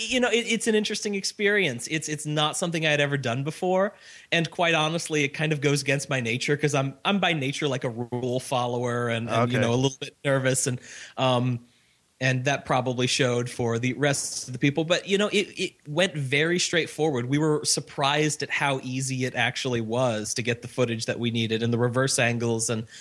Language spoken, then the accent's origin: English; Midwest, United States; now in Orlando, United States; you know, I'm from the Midwest. You sort of have this strong connection with the company.